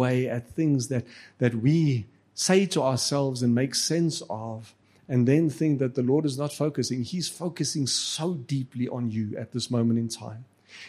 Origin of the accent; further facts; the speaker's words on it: South Africa; accent: Afrikaans; Afrikaans, yes, I'm Afrikaans. My accent in English and Xhosa and everything, just it's Afrikaans.